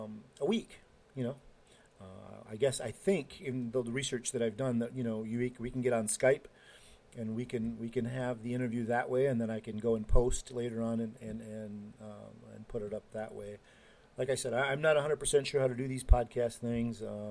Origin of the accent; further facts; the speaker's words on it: Rochester, Minnesota, United States; from Rochester, Minnesota.